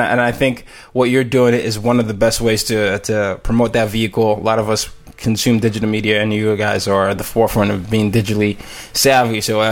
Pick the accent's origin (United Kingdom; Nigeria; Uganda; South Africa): Nigeria; now in United States; I have to go through that because I'm Nigerian